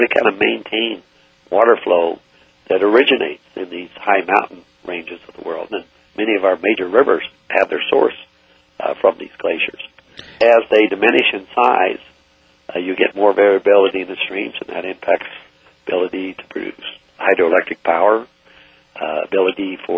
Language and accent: English; West Virginia, United States; I grew up in West Virginia and heard all the stories of the canaries the miners used to take down